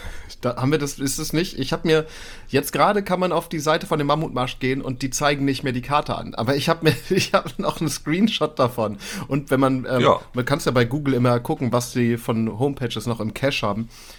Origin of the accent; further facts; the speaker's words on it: Lower Saxony, Germany; ich komme aus Friesland